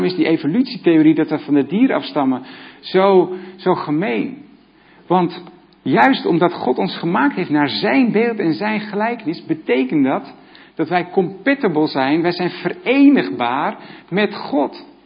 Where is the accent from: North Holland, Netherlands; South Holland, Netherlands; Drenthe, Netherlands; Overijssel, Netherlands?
North Holland, Netherlands; Zaandam; Ik kom uit Zaandam.